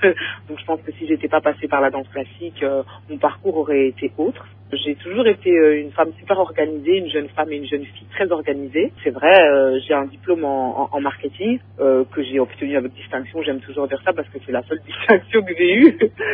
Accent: Brussels, Brussels-Capital Region, Belgium; born there; ma mère est danseuse traditionnelle antillaise. Et donc, moi, je suis née en Belgique, à Bruxelles.

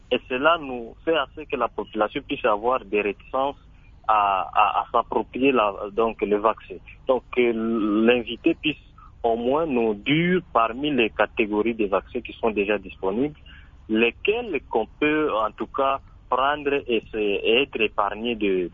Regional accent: Benin; Comme ici chez nous à Bénin, il n'y a pas trop de cas à Covid-19.

